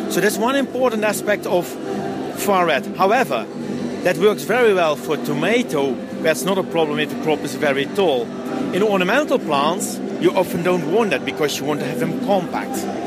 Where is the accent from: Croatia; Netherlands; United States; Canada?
Netherlands; I'm coming from the Netherlands.